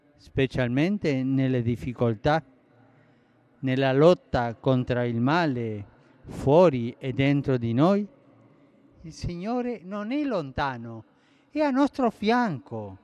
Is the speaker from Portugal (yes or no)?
no; Argentina; Italian is a second language; In Argentina si celebra la festa della mamma. Rivolgo un affettuoso saluto alle mamme della mia terra